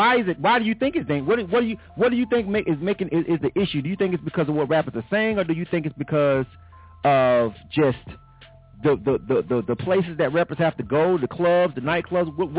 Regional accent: Panama City, Florida, United States; I'm from Panama City, Florida, right? Shouts out to the Bay. Shouts out to the 850.

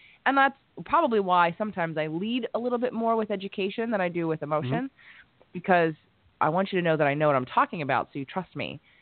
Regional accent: Pennsylvania, United States; now in New York City, United States; I was already living in New York, but I'm originally from Pennsylvania.

